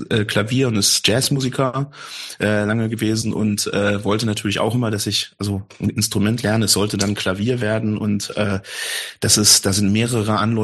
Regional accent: Bielefeld, North Rhine-Westphalia, Germany; wenn ich dann sage, ich komme aus Bielefeld oder ich spreche Deutsch oder so, dann reagieren manche Leute darauf komisch

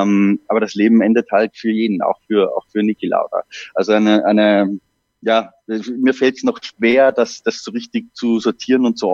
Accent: Austria; Ich bin Jahrgang 1982 in Österreich aufgewachsen

